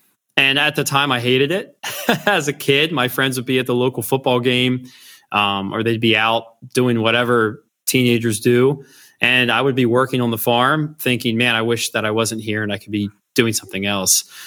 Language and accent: English; Pennsylvania, United States; So, I grew up in Lancaster County. I grew up on a farm.